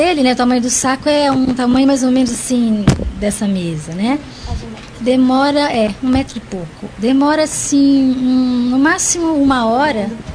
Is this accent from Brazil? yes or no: yes; Mococa, São Paulo, Brazil; como eu sou do interior, né? Eu sou da cidade de Mococa, uma cidade pequenininha, no estado de São Paulo. Então eu brincava muito no sítio, ficava muito em cima de árvore